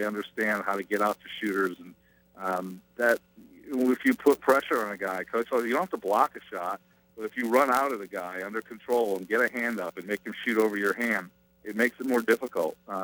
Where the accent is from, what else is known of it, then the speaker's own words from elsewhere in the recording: Connecticut, United States; Well, I'm from Connecticut. I grew up a Dolphins fan until they fired Don Shula. So then I switched my allegiances to my native New England team.